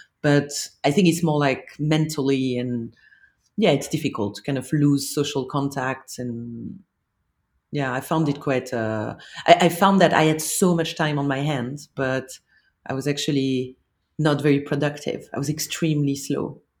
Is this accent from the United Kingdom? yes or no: no; France; growing up in France, I think, because I think the French education system is very elitist